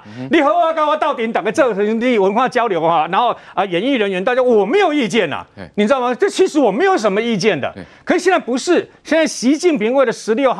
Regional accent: Taiwan; 我们台湾，我们已经防疫了两年多

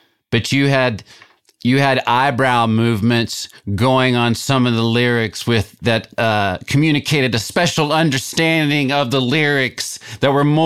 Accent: Little Rock, Arkansas, United States; Well, the Ozarks. So that's what my mother was brought up in. But I'm from Little Rock.

